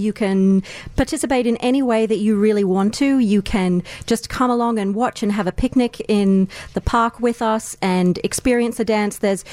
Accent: Australia; now in Chicago, United States; I'm Australian. I'm, well, from Australia originally, but I've been in Chicago almost 20 years now, so I think I can call myself a Chicago native.

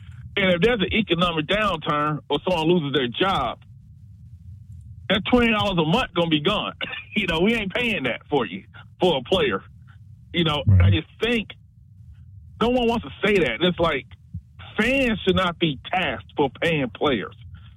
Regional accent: Alabama, United States; Because I remember, like, growing up in Alabama, most kids went there from, like, the Southeast.

